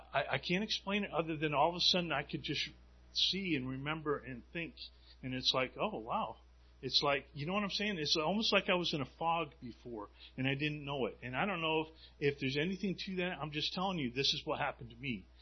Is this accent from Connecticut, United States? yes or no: yes; Jewett City, Connecticut, United States; I was born in Norwich, Connecticut, actually, at Backus Hospital, and I went to Griswold Elementary